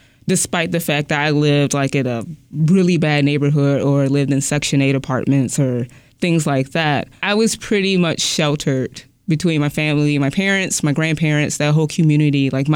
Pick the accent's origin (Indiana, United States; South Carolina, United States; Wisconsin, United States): Indiana, United States; Gary; No, not at all. I am from Gary, Indiana.